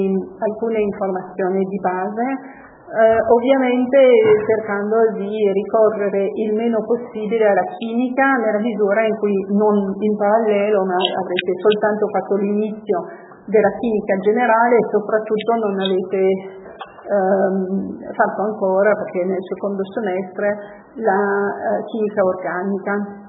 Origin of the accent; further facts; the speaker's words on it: France; Italian is a second language; now in Italy; in realtà sono francese, anche se ormai ho passato più anni in Italia di quanto ne ho passati in Francia